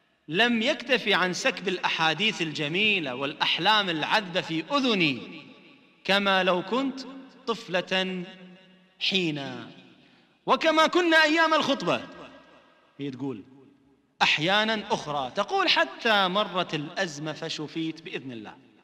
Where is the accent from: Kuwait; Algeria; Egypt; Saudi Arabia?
Kuwait; طيب، اللبنة والزاد، هذه قصة طلاق عندنا في الكويت.